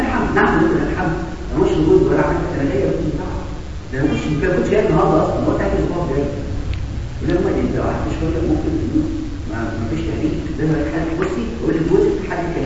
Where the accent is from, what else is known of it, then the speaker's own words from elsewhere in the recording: Egypt; احنا عندنا في مصر عالم رياض السوما